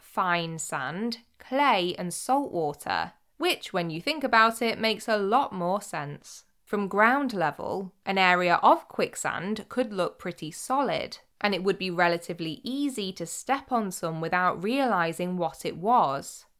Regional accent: North West England, United Kingdom; Despite growing up in Cheshire in Greater Manchester, where there isn't even a single proper beach

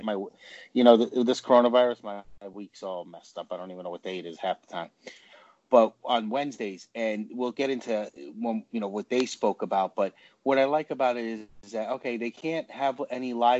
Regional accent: New York, United States; You know, I'm from New York, so you know me. I love that New York attitude.

